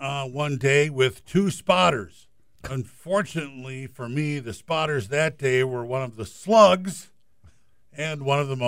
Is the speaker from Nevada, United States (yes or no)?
yes; Las Vegas, Nevada, United States; I grew up in Las Vegas in a 9-bedroom house with 8 kids and 4 adults.